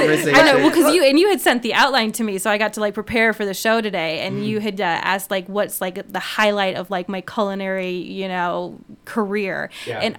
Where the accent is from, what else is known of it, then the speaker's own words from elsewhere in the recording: Las Vegas, Nevada, United States; The rad thing is about growing up in Vegas is that when you ditch, you could just go to the casinos, and they would never, like, check.